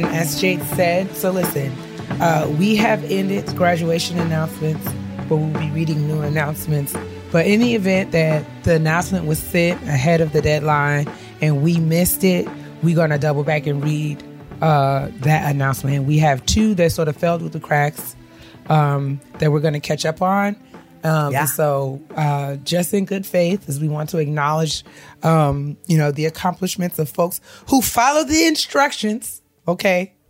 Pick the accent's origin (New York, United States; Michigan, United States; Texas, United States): New York, United States; We grew up in New York, and so this is different for us.